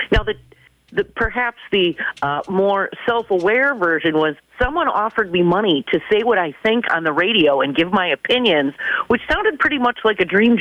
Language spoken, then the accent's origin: English; Milwaukee, Wisconsin, United States; And so what better way to do that than to come back home to my hometown, Milwaukee, and work for the city of Milwaukee.